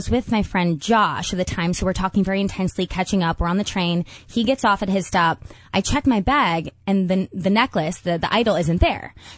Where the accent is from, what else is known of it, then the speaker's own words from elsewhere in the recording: Fiji; now in Melbourne, Australia; We, cause we came from Fiji, which was really hot and beachy. We thought